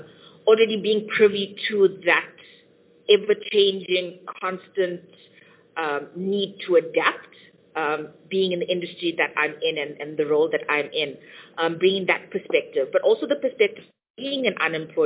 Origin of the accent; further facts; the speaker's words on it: South Africa; I'm South African. I would introduce myself as South African.